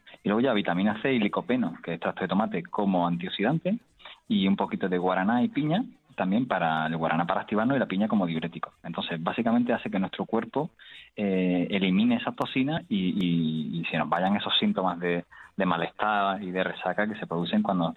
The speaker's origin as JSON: {"language": "Spanish", "town": "Córdoba", "region": "Andalusia", "country": "Spain", "said": "y yo que soy un cordobés de vaina."}